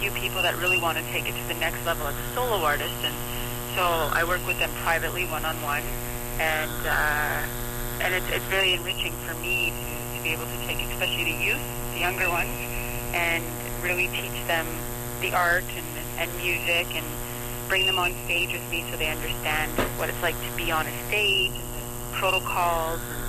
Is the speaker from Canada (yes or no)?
yes; Matachewan First Nation, Ontario, Canada; now in Thunder Bay, Canada; I'm originally from Matachewan First Nations, which is on the other side of the province, which is about a 10-hour drive from here.